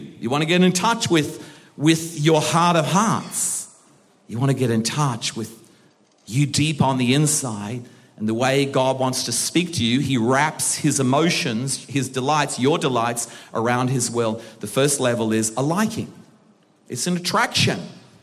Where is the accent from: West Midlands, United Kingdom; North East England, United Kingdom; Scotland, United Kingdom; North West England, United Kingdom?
North West England, United Kingdom; Birkenhead; now in Australia; I'm not really an Aussie. I'm really an Aussie in disguise. I'm really a man from Birkenhead.